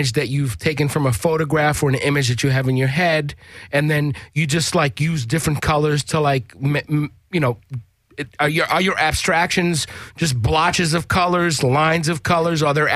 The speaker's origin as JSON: {"language": "English", "region": "East Coast", "country": "United States", "said": "You know, the thing, I am from the East Coast like you are, so you acclimate to it."}